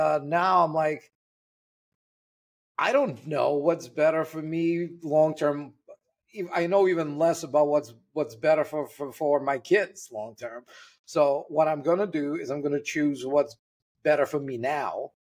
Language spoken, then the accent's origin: English; Russia; English is a second language; also born or lived in Canada; now in Dubai, United Arab Emirates; Well, you can probably hear it in my accent when I talk. I'm Russian. And this is where I was born and lived most of my life, really, until it was 07 when I moved to Canada, and then I moved to Dubai